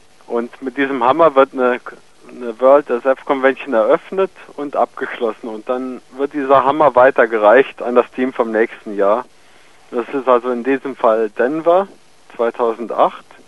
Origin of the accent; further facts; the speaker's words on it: Germany; Man war als Deutscher, wir waren ja jetzt insgesamt vier deutsche Teilnehmer